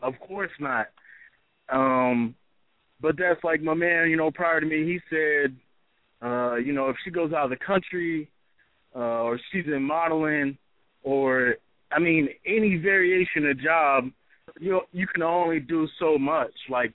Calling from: Cincinnati, Ohio, United States; 513 Cincinnati.

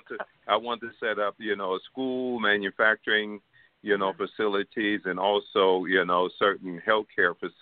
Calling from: Canada; I'm calling from Canada. I'm calling from Canada.

